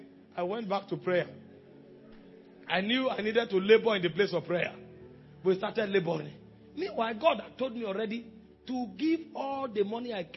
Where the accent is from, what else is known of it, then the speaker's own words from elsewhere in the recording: Makurdi, Benue, Nigeria; I'm coming from Makurdi. We pay 1 million per year. Where I'm coming from, they pay 1 million per year.